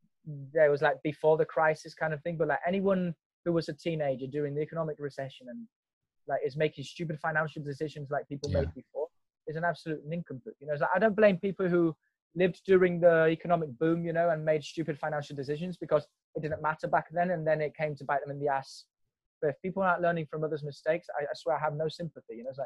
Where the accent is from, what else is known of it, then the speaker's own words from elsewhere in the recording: Spain; I'm studying in the university in my hometown, you know, living with my parents, because I decided, you know, if I can't afford going to Madrid, which is the capital here